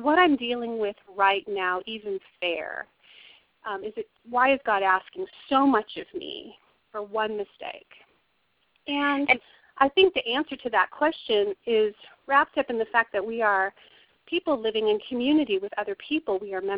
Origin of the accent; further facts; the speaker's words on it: Colorado, United States; It's set here in my home state of Colorado, down in the San Luis Valley.